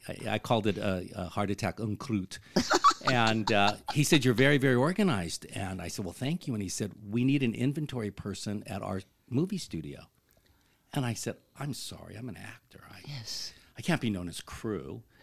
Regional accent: Pasadena, California, United States; born there; moved away as an adult; also born or lived in New York; now in Palm Springs, United States; I was born in Pasadena, California.

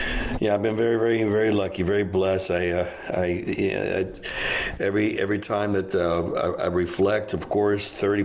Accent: Miami, Florida, United States; That's the way that I was raised in Miami.

